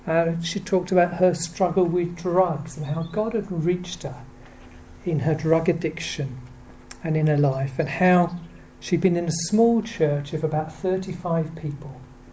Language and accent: English; United Kingdom; She was American, I'm British, I suppose that's why it is, really.